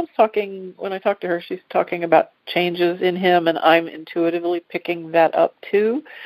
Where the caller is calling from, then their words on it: Dayton, Ohio, United States; I'm calling from Dayton, Ohio.